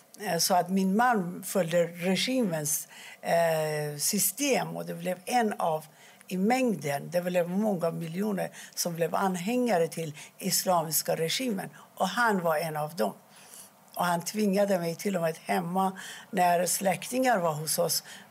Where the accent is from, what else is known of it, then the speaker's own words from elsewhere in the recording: Iran; now in Sweden; jag flydde till Sverige från Iran efter revolutionen 1979.